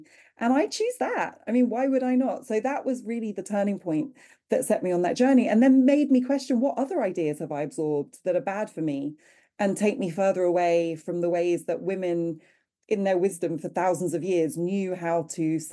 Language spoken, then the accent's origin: English; Wimbledon, London, United Kingdom; I grew up in Wimbledon. Neither my Jewish antecedents or my Ghanaian ancestors would have recognized the world I was growing up in.